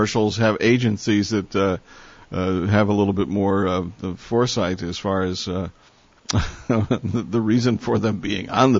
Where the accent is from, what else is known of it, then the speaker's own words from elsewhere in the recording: Cleveland, Ohio, United States; I went to a website because I'm from Cleveland, Ohio, so I went to this TV station in Cleveland and was able to get on there and watch it there.